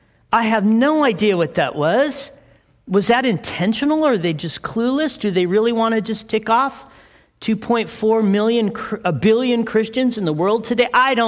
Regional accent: Big Bear, California, United States; For me, I'm a hick from Big Bear. … I was born in a very small town up in Big Bear many years ago. And as I was growing up there, they took us to the slopes every winter day

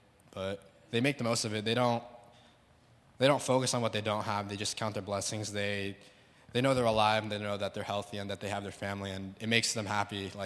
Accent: United States; I'm like a teenager growing up in America

